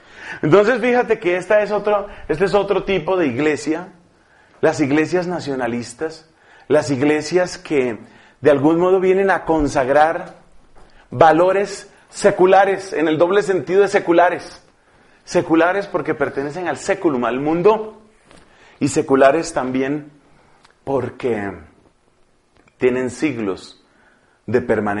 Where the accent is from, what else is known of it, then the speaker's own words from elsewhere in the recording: Seville, Andalusia, Spain; Yo soy sevillano y estoy en esa cofradía.